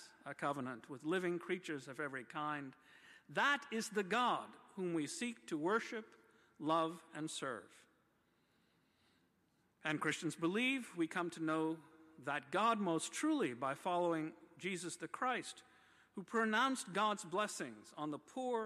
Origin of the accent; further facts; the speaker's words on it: United States; now in Canada; As an American living in Canada, it has been a source of great comfort that friends in Canada not only understand these connections